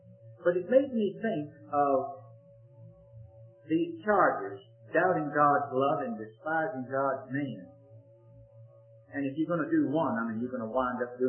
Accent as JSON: {"language": "English", "region": "Virginia", "country": "United States", "tie": "born or raised there", "said": "There is a very unusual court case developing in my home state of Virginia."}